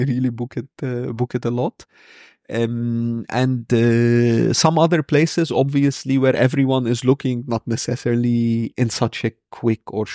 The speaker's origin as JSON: {"language": "English", "town": "Beirut", "region": "Beirut Governorate", "country": "Lebanon", "tie": "born or raised there", "second_language": "English", "moved": "as an adult", "said": "I come from Lebanon, so I grew up in Beirut."}